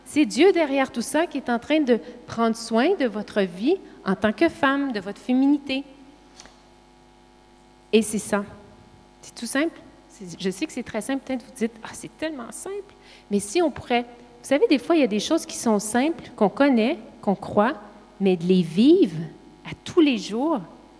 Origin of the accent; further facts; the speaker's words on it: Quebec, Canada; accent: Quebec French; parce que moi, j'ai un accent québécois, et elle a un accent suisse.